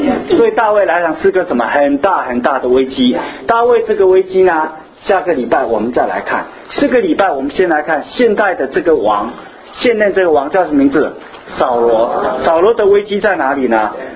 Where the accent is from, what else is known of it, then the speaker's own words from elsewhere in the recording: China; 但是我知道很多我们中国人呢、啊，实际上在前世代我们都撒谎了